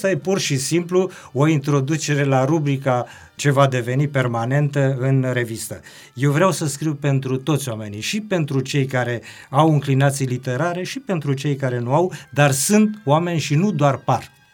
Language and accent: Romanian; Oltenia, Romania; also born or lived in Timișoara; am revenit pe meleagurile mele, n-am mai cunoscut aproape și recunoscut nimic și am încercat să mă integrez cu felul de a fi acolo. Nu prea s-a putut.